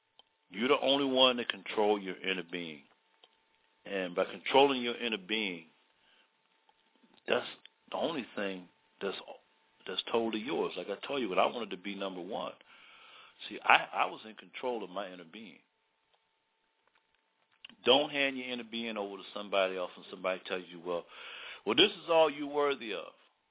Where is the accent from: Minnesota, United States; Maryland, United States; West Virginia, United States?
Maryland, United States; Baltimore; And growing up in Baltimore, sometimes it would be real, real cold out there.